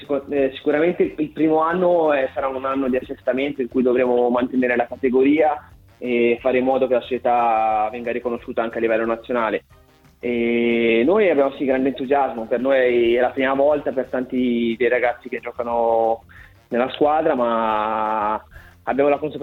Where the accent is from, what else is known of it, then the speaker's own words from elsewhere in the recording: Bergamo, Lombardy, Italy; a Bergamo, quindi sarà super emozionante sia ritornare ai professionisti dopo 2 anni per me